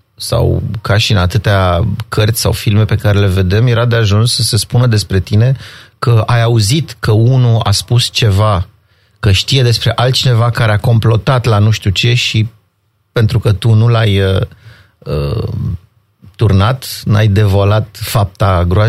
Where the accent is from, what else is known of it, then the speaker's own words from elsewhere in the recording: Bucharest, Romania; born there; Sunt bucureștean după naștere.